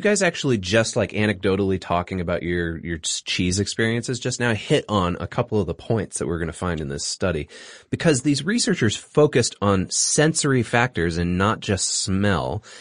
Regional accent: Singapore; Yeah, as many of our listeners know and you guys know, I grew up in Singapore.

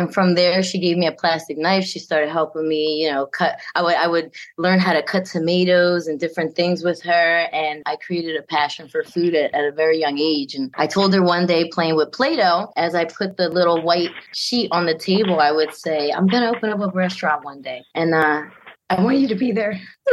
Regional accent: Philadelphia, Pennsylvania, United States; And growing up in South Philly, you know, I kind of got tired of cheesesteaks because I lived right down the street from Pat's and Gino's and the Italian Mart.

